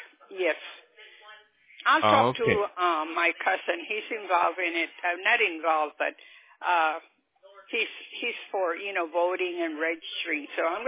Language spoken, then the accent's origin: English; San Juan, Texas, United States; born there; I was born right here in San Juan, Texas.